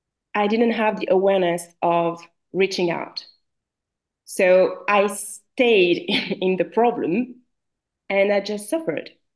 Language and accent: English; Paris, Île-de-France, France; accent: French; English is a second language; now in London, United Kingdom; I live in London, but I'm French. I'm originally from Paris. That's why I have this accent, this French accent.